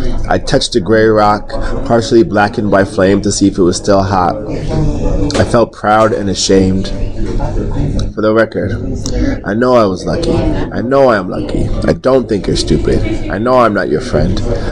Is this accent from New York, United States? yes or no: yes; New York, United States; born there; I was born in America. I was born in New York.